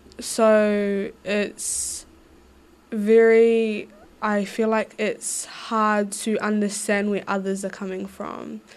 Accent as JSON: {"language": "English", "country": "New Zealand", "said": "I'm very proud of where I come from, but also as a Kiwi living in New Zealand, there are a variety of different cultures that I also connect with."}